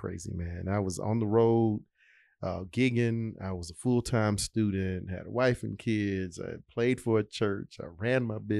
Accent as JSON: {"language": "English", "town": "Dallas", "region": "Texas", "country": "United States", "said": "You know, in Dallas, I'm from Dallas originally."}